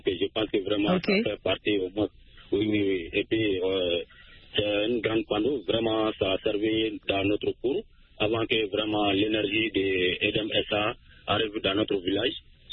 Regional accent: Sonikini, Mali; Oui, précisément dans mon village natal à Sonikini.

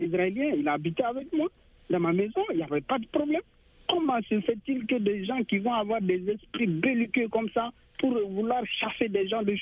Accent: Burkina Faso; Tout comme chez moi, j'ai reçu chez moi au Burkina Faso

